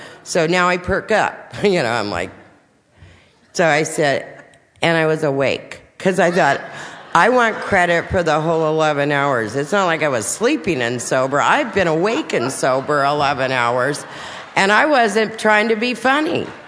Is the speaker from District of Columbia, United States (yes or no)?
no; La Mesa, California, United States; I'm from La Mesa, you know